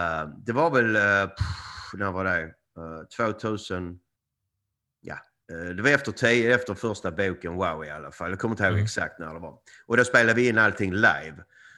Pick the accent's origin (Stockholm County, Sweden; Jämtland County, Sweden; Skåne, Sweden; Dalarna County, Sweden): Skåne, Sweden; Ystad; moved away as an adult; also born or lived in United States; Ja, jag är född och uppvuxen i Ystad. Och 1986 flyttade jag till USA.